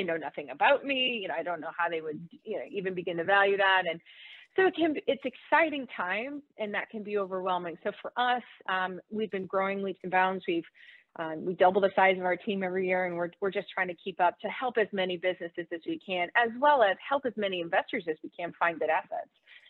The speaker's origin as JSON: {"language": "English", "region": "the South", "country": "United States", "said": "So I'm from the South, so we like to talk about football."}